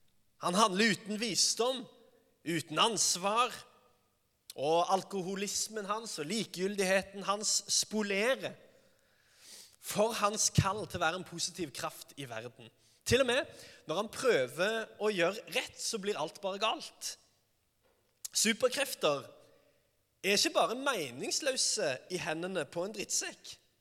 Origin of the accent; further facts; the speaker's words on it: Sandnes, Rogaland, Norway; Jeg vokste opp ganske greit i Sandnes City.